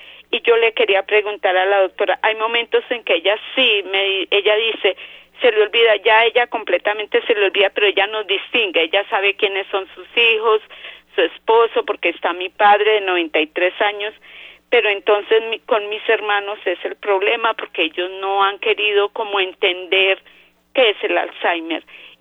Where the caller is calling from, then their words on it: Bogotá, Colombia; De aquí de Bogotá.